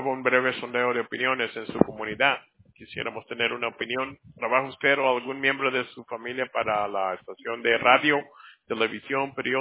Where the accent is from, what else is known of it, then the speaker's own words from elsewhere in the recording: United States; Yo soy de aquí, de Estados Unidos. Nací en Estados Unidos.